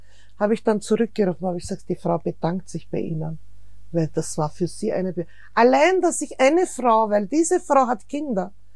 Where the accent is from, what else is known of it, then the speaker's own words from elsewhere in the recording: Austria; weil ich bin Österreicherin und Türkin.